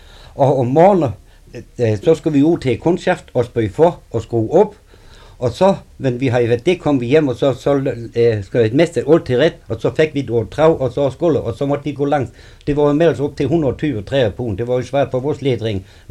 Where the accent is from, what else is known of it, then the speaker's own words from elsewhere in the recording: Kolstrup, Region of Southern Denmark, Denmark; Jeg er født her i Kolstrup, og min far er født her i Kolstrup, og min mor hun er en smagdatter fra Støbegaard, og jeg, min hele barndom, det er forbrugt helt Kolstrup.